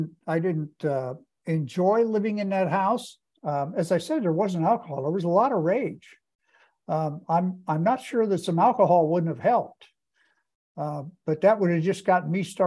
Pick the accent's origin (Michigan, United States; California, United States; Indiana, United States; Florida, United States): Indiana, United States; Akron; So, "Well, where are you from?" And I'd say Akron, Indiana.